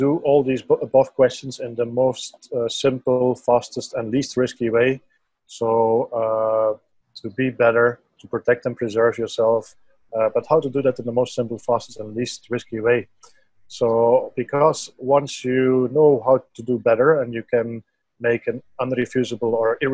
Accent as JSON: {"language": "English", "country": "Belgium", "second_language": "English", "moved": "as an adult", "lives_now": "Mauritius", "said": "I come originally from Belgium, and I have a master in sciences. And I live currently in Mauritius, or at least for the last 2.5 years."}